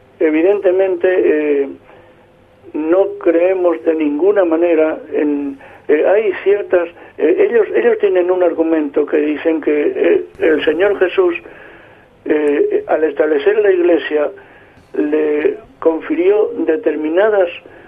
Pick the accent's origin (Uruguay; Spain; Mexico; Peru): Spain; algo que nos toca un poco a nosotros más como españoles